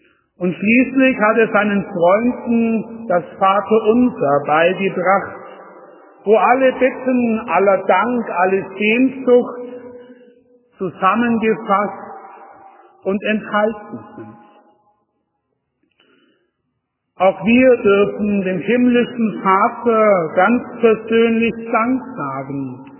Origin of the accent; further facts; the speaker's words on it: Wörnitzstein, Bavaria, Germany; Ich durfte gestern in meiner Heimat im wunderschönen Wörmitstein eine Hochzeit mitfeiern.